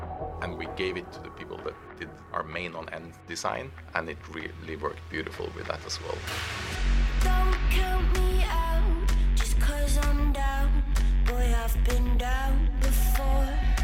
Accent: Norway; Well, I grew up in Norway, and every time a big new Hollywood blockbuster movie would come on, we would all run to the theaters.

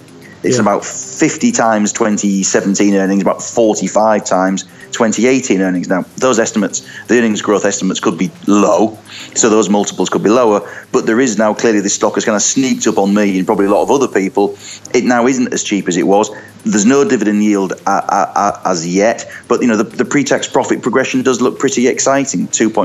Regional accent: York, Yorkshire and the Humber, United Kingdom; It's actually a company based in my hometown of York

